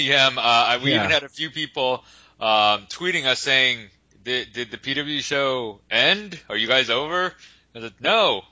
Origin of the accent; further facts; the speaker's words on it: United States; My apologies if I'm totally butchering that, but, you know, what can I tell you? I'm American.